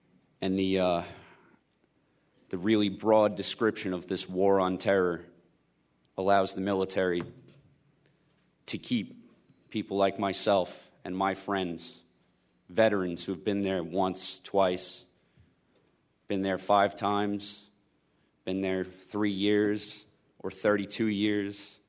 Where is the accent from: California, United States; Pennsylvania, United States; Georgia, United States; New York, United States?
New York, United States; Belmore; I'm from Belmore, a town in Long Island, New York, 20 minutes out of Manhattan. I could see the smoke when the towers fell on September 11th.